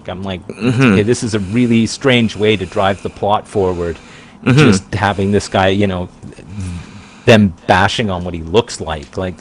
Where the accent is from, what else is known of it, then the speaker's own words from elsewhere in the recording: Canada; It's that kind of disconnect, being Canadian, watching this Vietnam vet getting treated poorly